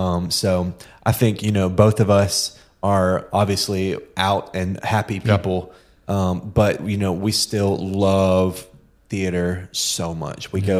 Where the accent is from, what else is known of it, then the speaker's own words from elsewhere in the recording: Mississippi Delta, United States; it really speaks to me because I grew up in the Delta.